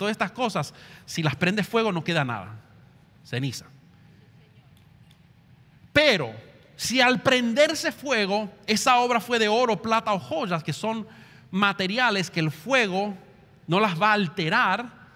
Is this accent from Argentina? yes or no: yes; Argentina; now in Miami, United States; Yo, como buen argentino, creo que se lo merecía